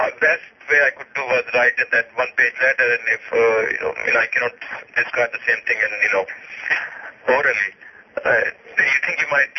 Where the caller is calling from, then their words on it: Los Angeles, California, United States; I'm calling you from Los Angeles.